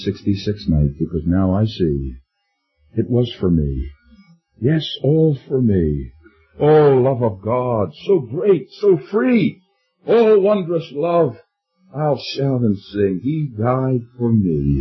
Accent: United States; I'm aware that as an American, somehow, in some illogical way, that war was necessary supposedly for my country, and that those men apparently died for me.

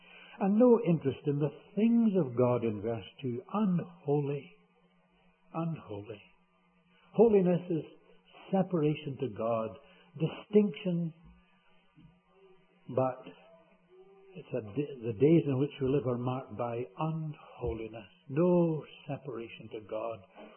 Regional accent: Scotland, United Kingdom; being a Scot

